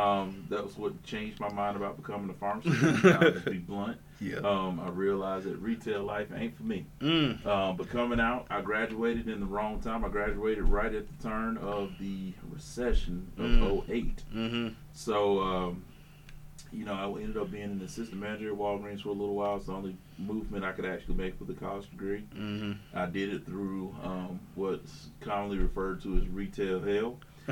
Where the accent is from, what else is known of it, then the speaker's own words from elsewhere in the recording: Conyers, Georgia, United States; Born and raised on the east side of Atlanta. Good old C-Town, Conyers, Georgia.